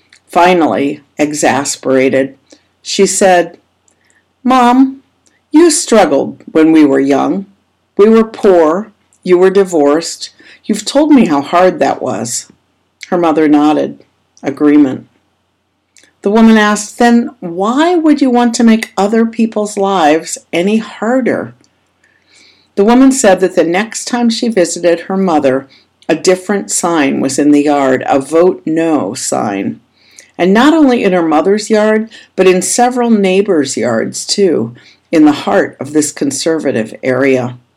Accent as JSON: {"language": "English", "region": "Minnesota", "country": "United States", "said": "I've had the privilege here in my home state of Minnesota"}